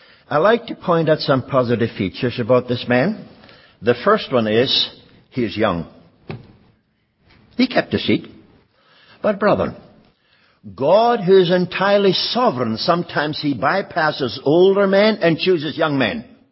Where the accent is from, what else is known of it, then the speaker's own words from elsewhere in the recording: Germany; now in Canada; No, I'm from Germany. My birthplace. Born again in Canada.